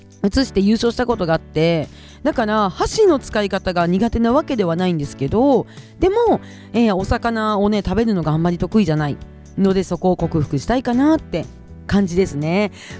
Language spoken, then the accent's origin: Japanese; Kushiro, Hokkaido, Japan; なのでやっぱりね地元が釧路っていうのもあるし、魚とかね上手に食べれるようになれたらいいなとかすごい思いますね。